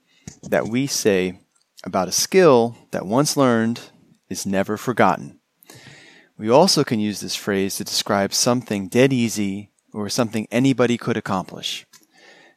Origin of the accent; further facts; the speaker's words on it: New York, United States; from New York.